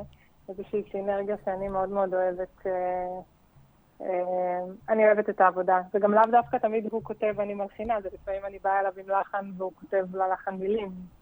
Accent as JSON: {"language": "Hebrew", "town": "Kfar Yedidia", "region": "Central District", "country": "Israel", "tie": "born or raised there", "said": "בעמק חפר, בכפר ידידיה, גדלנו בעצם."}